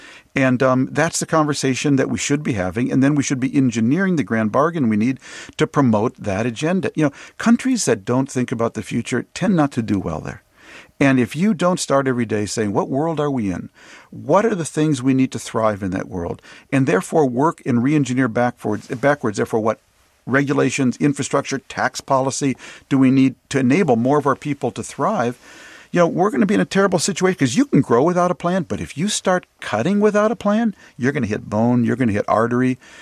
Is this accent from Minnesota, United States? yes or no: yes; Minnesota, United States; I'm from Minnesota, as you know.